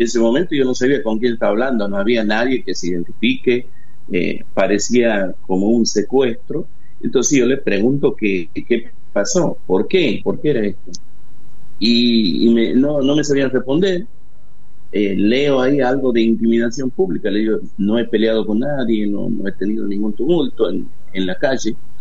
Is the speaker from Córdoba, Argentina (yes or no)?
no; Santiago del Estero, Argentina; de Santiago del Estero. Estamos de regreso, recién llegando en Santiago del Estero